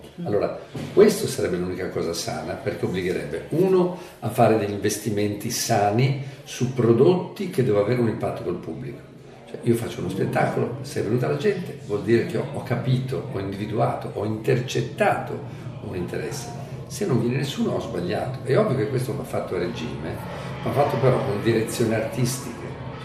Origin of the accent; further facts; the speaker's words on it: Montevideo, Uruguay; also born or lived in Milan / Beirut / United States; now in Rome, Italy; a Montevideo, cresciuto fra Montevideo, un po' Milano, un po' Beirut, negli Stati Uniti. Sono un ebreo, ho mio padre e le origini marocchine, sono un perfetto misto sangue, però ho scelto come mia città Roma